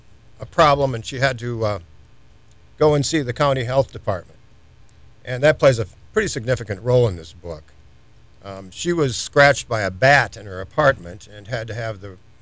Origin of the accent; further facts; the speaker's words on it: Wisconsin, United States; Yeah, I grew up in Wisconsin. And as a kid, my grandfather had a dairy farm.